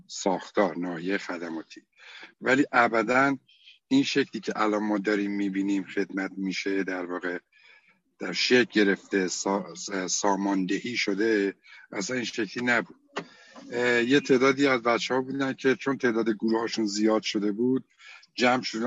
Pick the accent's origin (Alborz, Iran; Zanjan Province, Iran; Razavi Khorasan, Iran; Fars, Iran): Alborz, Iran; Karaj; نماینده های گروه ها اومدن اونجا، از شهر ما کرج اومدن، از تهران اومدن